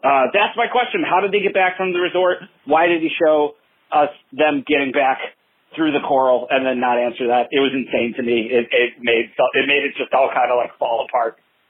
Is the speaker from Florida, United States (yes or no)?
no; New York City, New York, United States; I'm from New York City.